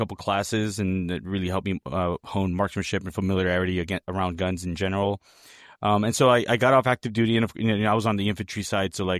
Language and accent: English; Northeast, United States; accent: northeastern; somewhere in there I lost my northeastern accent. It comes out when, I'm hollering at my kids or I'm upset.